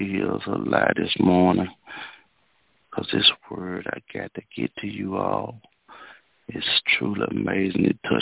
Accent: the South, United States; everybody know I'm from the South, and preachers in the South, they get long-winded

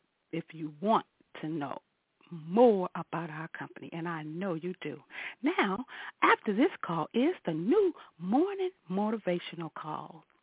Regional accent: Chicago, Illinois, United States; I'm from Chicago. Hallelujah. The Windy City.

